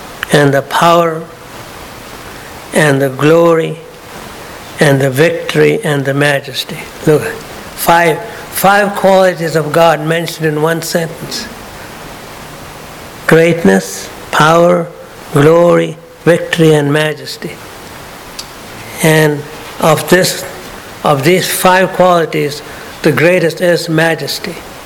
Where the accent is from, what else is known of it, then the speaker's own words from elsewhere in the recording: India; also born or lived in Pakistan; growing up in India, Pakistan, and then India, in the morning I always heard